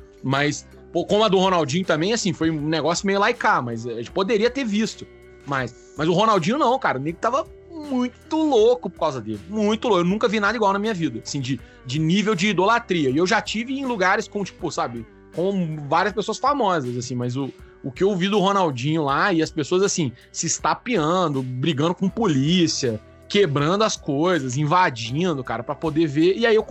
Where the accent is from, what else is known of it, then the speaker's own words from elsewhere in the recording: Brazil; Eu falei, cara, eu vou tentar aproveitar que sou brasileiro aqui, né, e conseguir alguma coisa com isso.